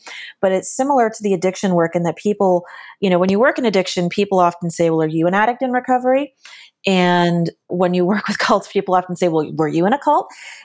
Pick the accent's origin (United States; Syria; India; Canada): United States; Los Angeles, California; growing up in Los Angeles with a dad in the entertainment industry